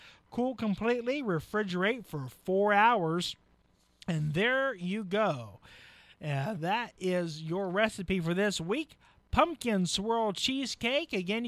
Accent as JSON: {"language": "English", "town": "Waldo", "country": "United States", "tie": "born or raised there", "said": "Brought to you by Belly Buster's Pizza out of my hometown of Waldo."}